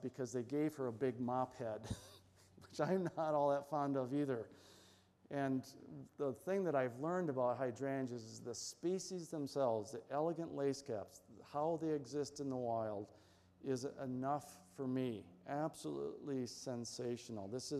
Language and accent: English; Michigan, United States; I grew up in Michigan with Aristolochia grandiflora, which is, you know, the Dutchman's pipe vine